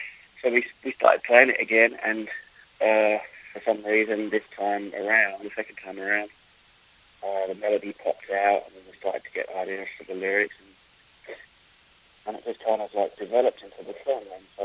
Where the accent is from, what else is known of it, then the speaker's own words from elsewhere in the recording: London, United Kingdom; I was born in London. I lived there pretty much most of my life.